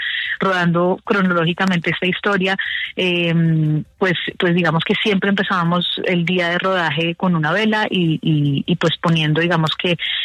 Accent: Colombia; que podamos realmente vernos como colombianos, como humanos, como un país al que le pasó esto

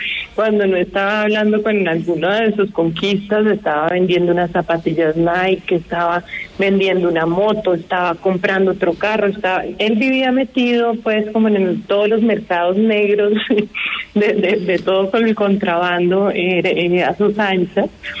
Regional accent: Bogotá, Colombia; pues supongo que soy muy cachaca

